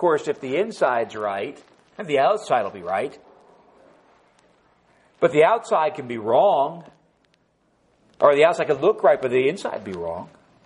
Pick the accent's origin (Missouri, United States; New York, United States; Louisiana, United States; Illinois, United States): New York, United States; I'm a New Yorker and I understand how they think and they'll hopefully accept me because I'm one of them